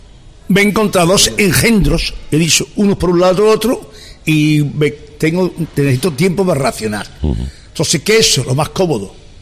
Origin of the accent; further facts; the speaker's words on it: Barcelona, Catalonia, Spain; Yo soy de Barcelona y no me fui al Español.